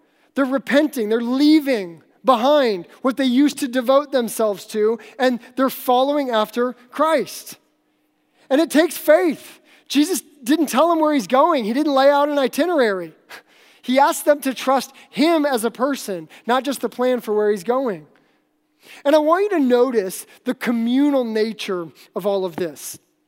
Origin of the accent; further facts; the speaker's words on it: Alaska, United States; but I grew up in Alaska